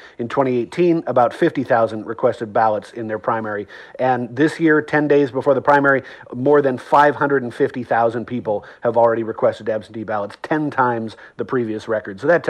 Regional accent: Washington, United States; And then in my home state of Washington, no terribly huge surprises

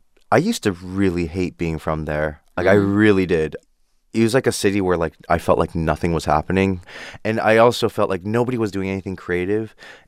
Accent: Downey, California, United States; I'm so glad I'm from Downey

